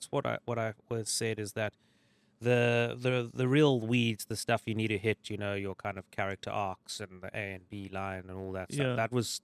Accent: Cape Town, Western Cape, South Africa; We grew up in Cape Town.

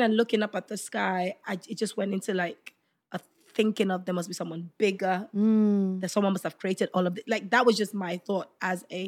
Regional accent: Lagos, Nigeria; Or just get Lagos blanket. But if I'm going to be specific, I grew up in a place called Okoko Michael.

